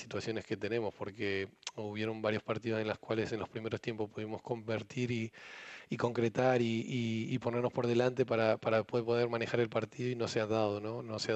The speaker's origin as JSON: {"language": "Spanish", "country": "Argentina", "tie": "born or raised there", "also_born_or_lived": "Spain", "moved": "yes", "lives_now": "England", "said": "de chico la miraba mucho el fútbol inglés, en Argentina pasa mucho el fútbol inglés"}